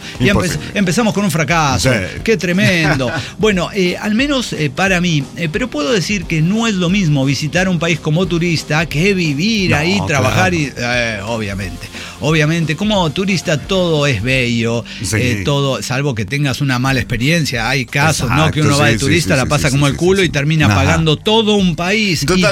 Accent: Mexico City, Mexico; Pero yo nací en Ciudad de México, toda mi vida es preciosa.

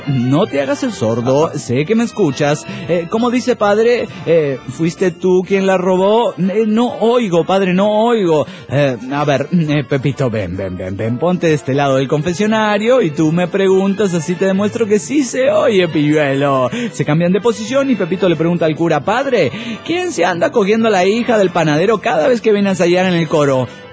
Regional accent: Mexico City, Mexico; del DF mexicano.

